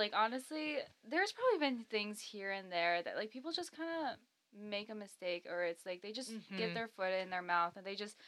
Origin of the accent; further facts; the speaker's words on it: Syracuse, New York, United States; oh yeah, I'm from New York.